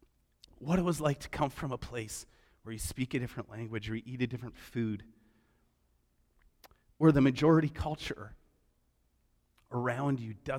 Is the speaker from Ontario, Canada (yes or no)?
no; Vancouver, British Columbia, Canada; Growing up in the Lower Mainland in Vancouver, you know, we would never have thought that we were racist.